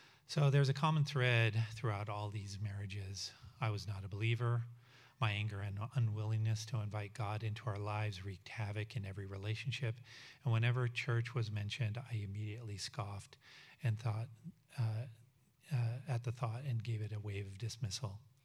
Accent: Denver, Colorado, United States; I was raised in the Denver, Colorado area, and I'm the oldest of three with two younger sisters.

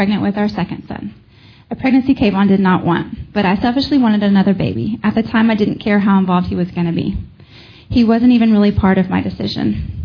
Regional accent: Lubbock, Texas, United States; I left for my hometown of Lubbock the next weekday

